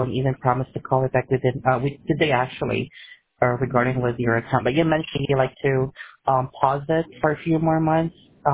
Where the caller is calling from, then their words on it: Philippines